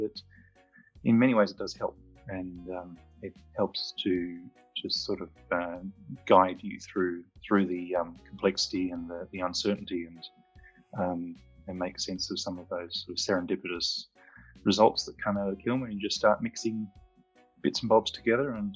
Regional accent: Cowra, New South Wales, Australia; I'm from Cowra.

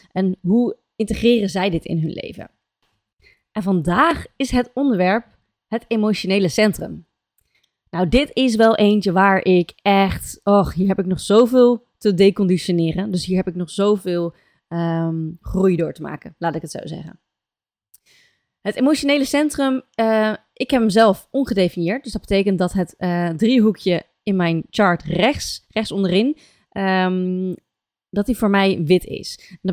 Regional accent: Netherlands; omdat we over het algemeen als Nederlanders niet super gewend zijn, denk ik, in onze samenleving om over onze gevoelens te praten.

